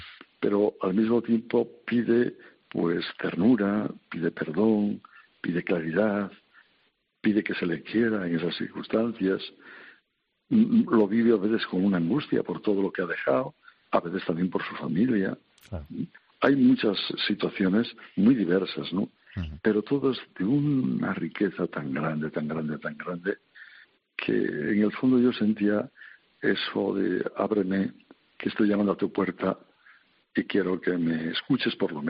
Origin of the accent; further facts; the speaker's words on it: Santoña, Cantabria, Spain; allá en mi tierra, en la villa de Santoña, sí.